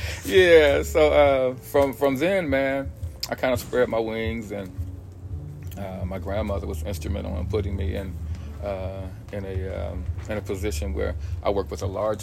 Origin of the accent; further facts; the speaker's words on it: Carson, California, United States; Well, I'm from Carson, California. Went to school at Abanding High.